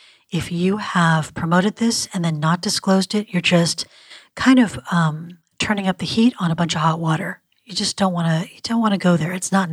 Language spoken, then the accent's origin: English; United States; in my culture as an American, that statement is challenging for some people.